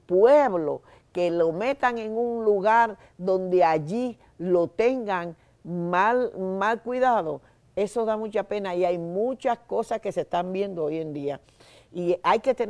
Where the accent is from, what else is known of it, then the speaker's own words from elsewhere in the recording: Dominican Republic; now in Moca, Puerto Rico; pues desde que llegué de República Dominicana estoy viviendo en el Pueblo de Moca, aunque me he desarrollado mucho entre Aguadilla y Lares en cuanto a lo que tiene que ver con los medios de comunicación.